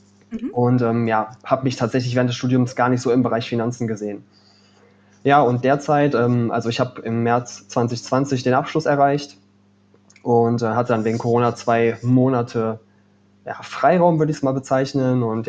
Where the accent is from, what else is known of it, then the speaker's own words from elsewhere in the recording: Cologne, North Rhine-Westphalia, Germany; born there; Ich bin 26, komme gebürtig aus Köln. Und was habe ich gemacht? Also ich habe in Köln BWL studiert, im Bachelor, bin dann nach Aachen gewechselt